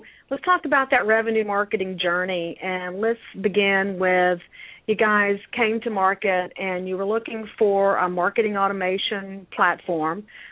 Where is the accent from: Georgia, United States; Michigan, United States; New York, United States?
Georgia, United States; now in San Francisco, United States; I'm from Georgia, and you're absolutely right. And, again, I'm calling from San Francisco